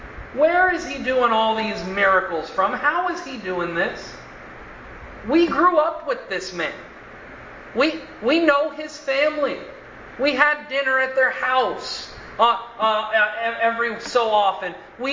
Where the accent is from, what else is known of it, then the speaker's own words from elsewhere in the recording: Florida, United States; also born or lived in Texas; I grew up in Central Florida and graduated from high school here. And then I moved out to Texas.